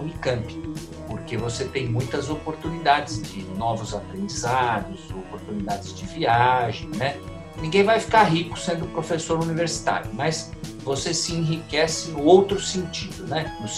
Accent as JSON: {"language": "Portuguese", "region": "São Paulo", "country": "Brazil", "tie": "born there", "lives_now": "Campinas, Brazil", "said": "eu sou nascido em São Paulo e acabei vindo estudar em Campinas, porque eu entrei na Unicamp para fazer engenharia agrícola."}